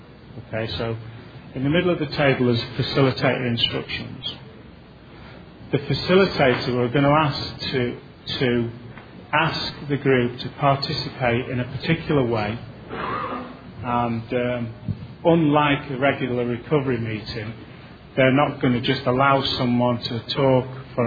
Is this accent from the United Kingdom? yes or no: yes; Manchester, North West England, United Kingdom; I come from Manchester, England, which is about 28 hours travelling to get here.